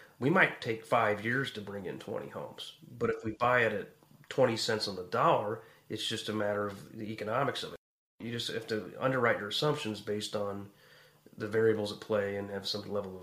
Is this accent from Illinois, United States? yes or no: yes; Quincy, Illinois, United States; near my hometown, Quincy, Illinois